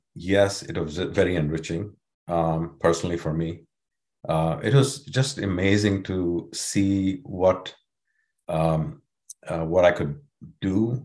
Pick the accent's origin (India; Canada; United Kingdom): India; Mumbai, Maharashtra; So I was born in Mumbai. It was Bombay back then, but Mumbai, India. I grew up in a very, I'll just say, a middle class family.